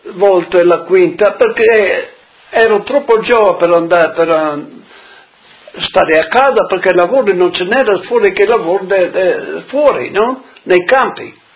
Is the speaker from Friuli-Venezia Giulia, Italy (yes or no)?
yes; Poffabbro, Friuli-Venezia Giulia, Italy; L'infanzia a Poffabbro, come tutti, nel paese non c'è lavori, niente, solo nei campi, fuori nei campi lì. E la prima, seconda, terza e quarta andavo a scuola lì al paese.